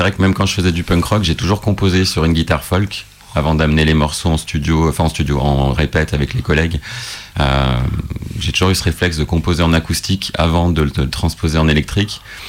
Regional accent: Saint-Étienne, Auvergne-Rhône-Alpes, France; Moi, je viens de Saint-Étienne, et maintenant, voilà, ça fait.

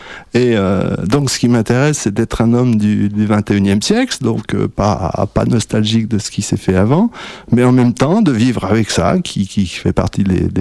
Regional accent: France; Ma langue musicale première, c'est l'anglais, hein. Et puis bon, je suis français et donc je joue sur les deux tableaux, quitte à mélanger carrément les deux langues dans la même chanson.

